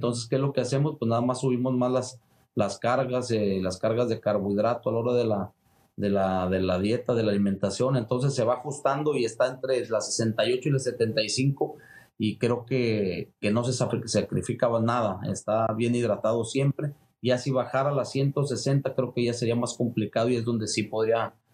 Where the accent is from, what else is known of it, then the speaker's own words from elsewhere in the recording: Mexico; hay que estar investigando los mejores boxeadores que hemos tenido por uno como mexicano